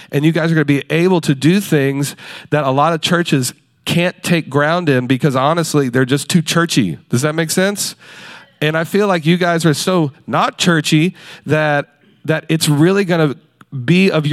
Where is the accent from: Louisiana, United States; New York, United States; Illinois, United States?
Louisiana, United States; Baton Rouge; he was actually like an hour from my hometown in a place I grew up in, Baton Rouge, Louisiana, at a church I used to go to all the time.